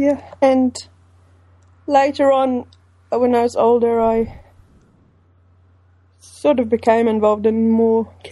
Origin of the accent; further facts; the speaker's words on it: South Africa; first language Afrikaans; I'm from South Africa's quite tribal, and I'm from a tribe that I'm Afrikaans speaking, white South African